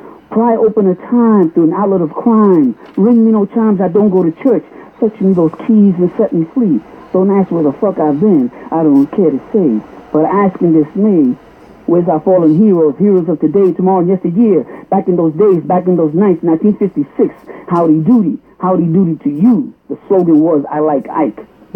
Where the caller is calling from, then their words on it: The Bronx, New York, United States; I'm calling you from the Bronx. … Poi via Bronx.